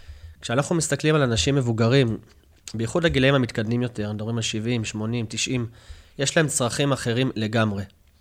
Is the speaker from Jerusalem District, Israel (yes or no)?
yes; Jerusalem, Jerusalem District, Israel; now in Ramat Gan, Israel; אני ירושלמי במקור, כמוך, כיום כבר ברמת גן.